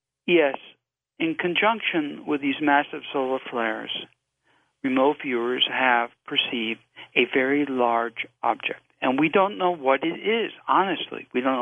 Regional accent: La Jolla, California, United States; I grew up diving in La Jolla Cove. I'm a free diver.

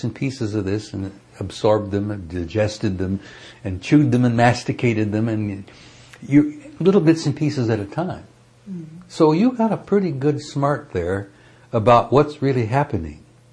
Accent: United States; This is a little bit of interest to me as an American.

